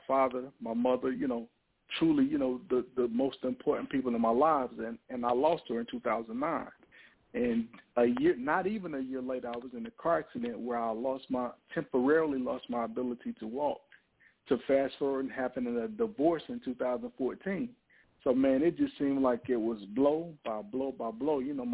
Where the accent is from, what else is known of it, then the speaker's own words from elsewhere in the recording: High Point, North Carolina, United States; I'm originally from High Point, North Carolina.